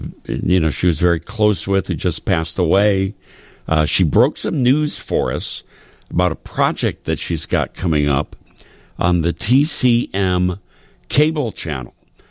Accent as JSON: {"language": "English", "region": "Indiana", "country": "United States", "tie": "born or raised there", "said": "and you can probably relate to this, Shwani, growing up in Northwest Indiana, when they opened up that Sears at River Oaks."}